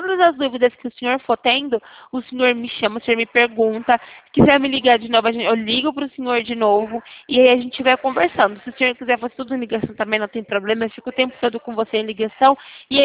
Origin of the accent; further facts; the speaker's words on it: Campinas, São Paulo, Brazil; Eu sou de Campinas.